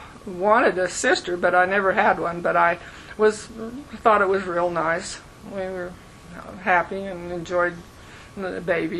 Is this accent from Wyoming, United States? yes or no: yes; Fairview, Wyoming, United States; In Fairview, Wyoming.